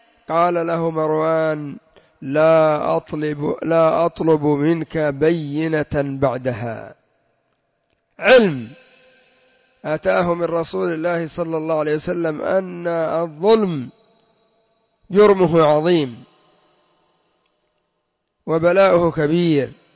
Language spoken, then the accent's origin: Arabic; Yemen; وعندنا في اليمن معلوم منهم